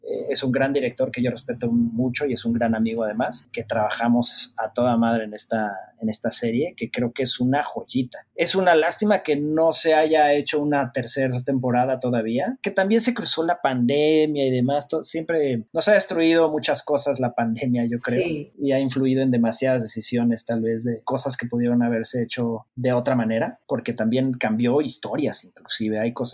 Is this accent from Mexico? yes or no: yes; Mexico; Y al final del día acabamos siendo dos directores mexicanos, los que hicimos ya la serie.